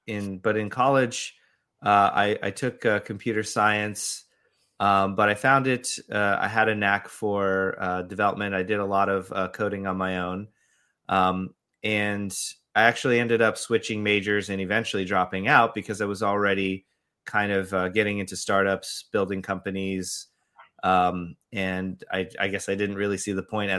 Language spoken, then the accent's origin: English; Orlando, Florida, United States; also born or lived in Paris; No, I was born in Paris, moved around a little bit in my youth, but we did settle in Florida, and I consider myself a native. Been here since I was a young kid, but yeah, Orlando is my home.